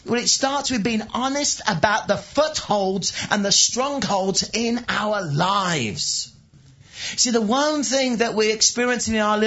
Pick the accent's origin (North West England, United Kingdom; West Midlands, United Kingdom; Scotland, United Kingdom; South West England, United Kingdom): West Midlands, United Kingdom; I may be in the West, but I was from the wilds of Worcestershire where our idols were the money we made, the cars we drove, and the Masonic lodges that we were part